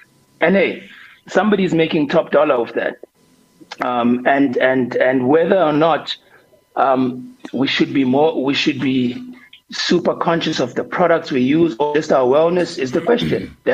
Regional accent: South Africa; I could feel my skin cracking because I'm from South Africa.

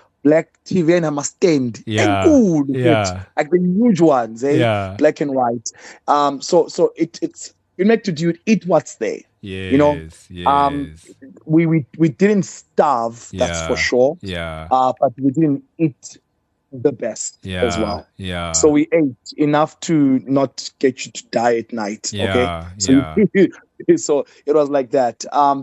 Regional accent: Bulawayo, Zimbabwe; I was born in Bulawayo, Zimbabwe.

